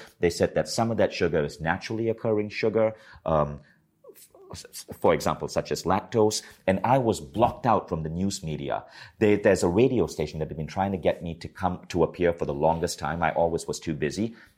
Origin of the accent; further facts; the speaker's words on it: Malaysia; I grew up in Malaysia